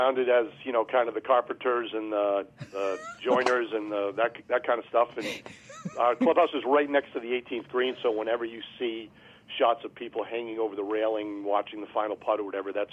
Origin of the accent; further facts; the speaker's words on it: Massachusetts, United States; Yeah, so I grew up in Massachusetts, and there's one Seth Rainer way.